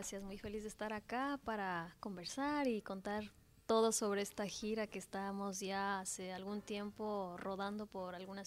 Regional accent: Sierra, Ecuador; de donde yo vengo, que es la Sierra Andina ecuatoriana.

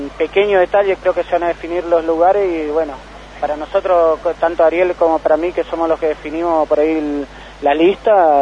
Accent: Montecarlo, Misiones, Argentina; el mundial se hace en Monte Carlo, de donde yo soy, en Misiones

